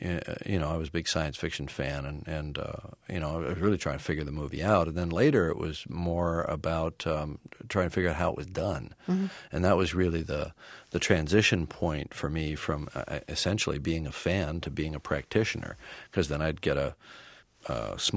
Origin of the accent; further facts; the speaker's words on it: Canada; now in United States; I'm Canadian.